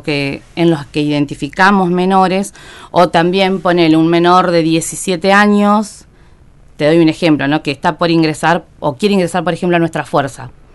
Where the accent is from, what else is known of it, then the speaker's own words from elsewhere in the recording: Tierra del Fuego, Argentina; Por ejemplo, yo que soy nativa de acá, si quiero justificar mi residencia